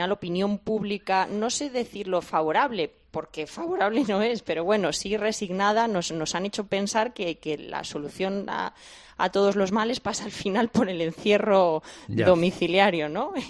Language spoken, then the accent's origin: Spanish; Castile and León, Spain; como somos los castellanos y leoneses.